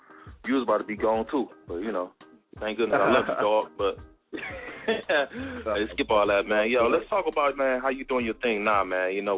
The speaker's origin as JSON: {"language": "English", "town": "Detroit", "region": "Michigan", "country": "United States", "tie": "born or raised there", "said": "And I want to be able to tell people, you know, how, what it was like growing up in Detroit and some of the fun we had and some of the things that inspired us"}